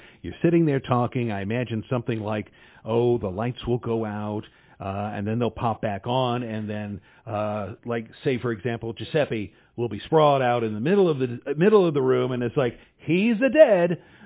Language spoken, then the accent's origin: English; St. Louis, Missouri, United States; I was kind of partial to it growing up in St. Louis.